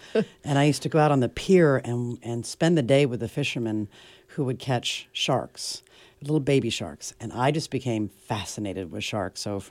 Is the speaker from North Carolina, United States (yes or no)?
yes; North Carolina, United States; also born or lived in New York; Even though I was born in New York, we moved to North Carolina when I was so young. I don't remember living in New York. So to me, North Carolina was everything.